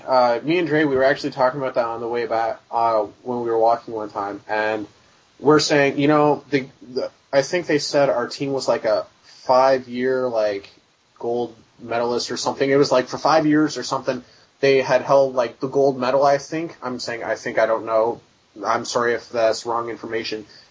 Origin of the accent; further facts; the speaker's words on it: Canada; Oddly enough, I'm a Canadian, and yet I have not been following the Olympics.